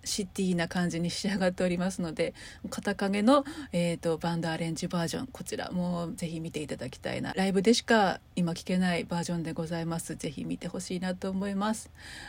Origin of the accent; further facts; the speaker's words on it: Toyama, Japan; 私の地元富山のですね